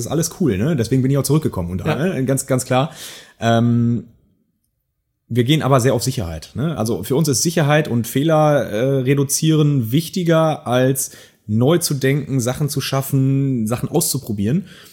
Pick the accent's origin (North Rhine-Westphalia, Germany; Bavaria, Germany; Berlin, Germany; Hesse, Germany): North Rhine-Westphalia, Germany; ich bin ja selber Münsterländer, ja. Urmünsterländer